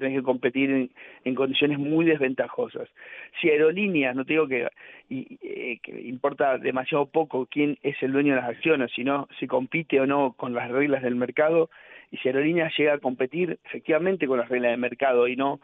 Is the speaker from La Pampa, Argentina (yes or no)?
yes; La Pampa, Argentina; Yo soy de La Pampa y pasa exactamente lo mismo, ¿no?